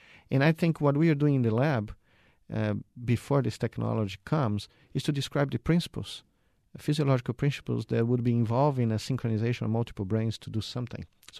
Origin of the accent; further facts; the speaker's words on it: Brazil; English is a second language; moved away as an adult; now in United States; I came from Brazil as a medical student, PhD student